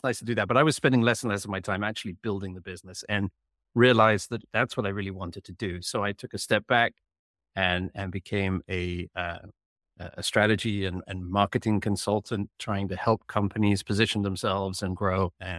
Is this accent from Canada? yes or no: no; England, United Kingdom; moved away as an adult; You might be able to detect from my accent that I've come from lands afar. I was born and raised in England, lived the first 20 odd years of my life there till I went to college and then roamed around the world.